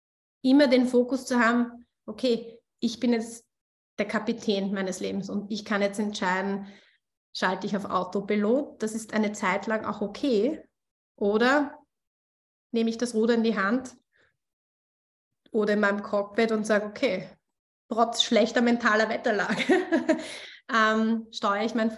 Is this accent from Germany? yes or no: no; Austria; born there; wir gehen nach Österreich, weil ich ja gebürtige Österreicherin bin.